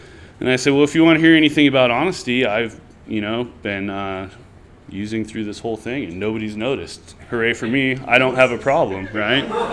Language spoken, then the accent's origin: English; California, United States; I grew up in Nevada County, so moving to Placerville